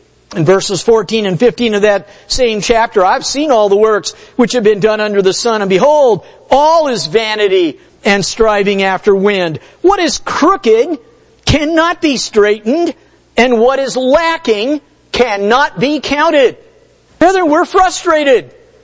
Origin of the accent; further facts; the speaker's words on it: Los Angeles, California, United States; My brother and I were talking the other day about growing up in Los Angeles